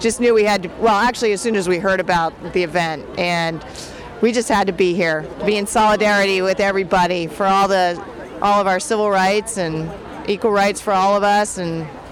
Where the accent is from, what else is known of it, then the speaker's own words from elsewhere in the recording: Berkeley, California, United States; I came from Berkeley, California.